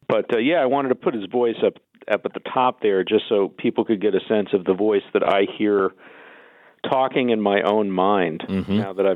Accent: Dallas, Texas, United States; And I grew up in Dallas.

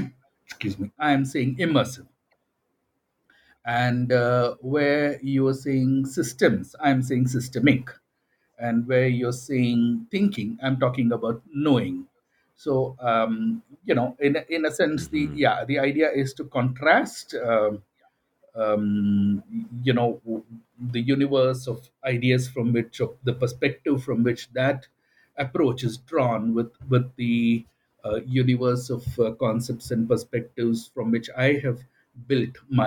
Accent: India; it's just where I came from and my formative experiences and my background as an Indian and everything very automatically surfaced this gap that I found there

